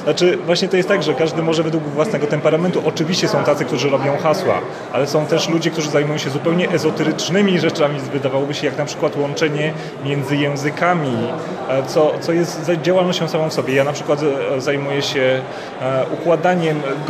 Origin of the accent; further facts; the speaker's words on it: Warsaw, Masovian Voivodeship, Poland; No, obydwaj jesteśmy z Warszawy